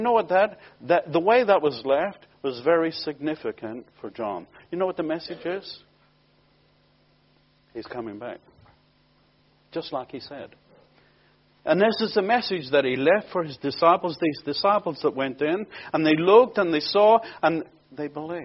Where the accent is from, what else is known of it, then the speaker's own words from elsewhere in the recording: Belfast, Northern Ireland, United Kingdom; Many years ago, I was raised in Belfast